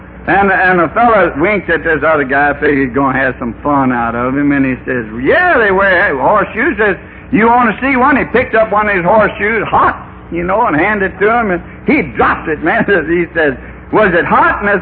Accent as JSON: {"language": "English", "town": "North Little Rock", "region": "Arkansas", "country": "United States"}